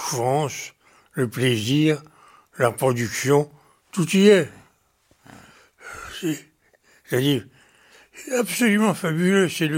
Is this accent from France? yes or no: no; Germany; J'ai été élevé un pied en Allemagne. C'était l'Allemagne d'Hitler.